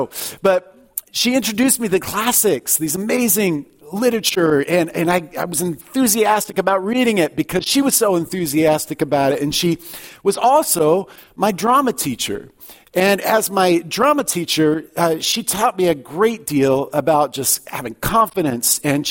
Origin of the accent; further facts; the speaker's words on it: Alaska, United States; I was struggling at having left my relationships, my friends, as a boy growing up in Alaska and having to start all over again.